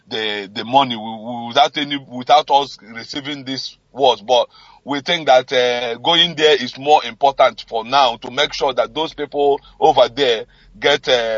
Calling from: Dublin, Leinster, Ireland; I'm calling from Dublin, Ireland.

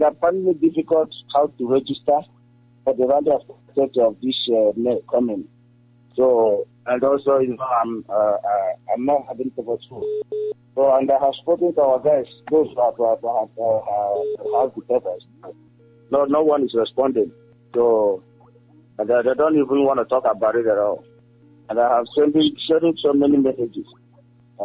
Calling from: Taiwan; I'm calling from Taiwan.

